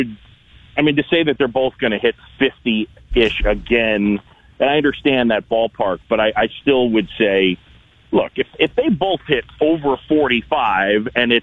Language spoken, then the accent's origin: English; New York, United States; I mean, look, man, I'm from New York, okay?